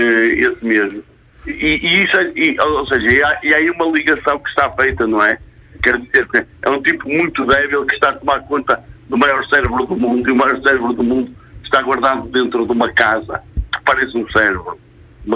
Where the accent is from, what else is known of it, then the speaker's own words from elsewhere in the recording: Porto, Portugal; eu sou do Porto.